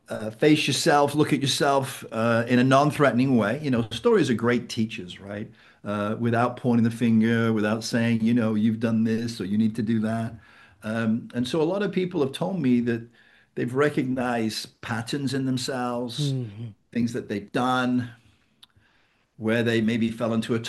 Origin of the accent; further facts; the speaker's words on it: England, United Kingdom; now in Sarasota, United States; So I'm from the UK. I'm from England, but I live in Sarasota, Florida.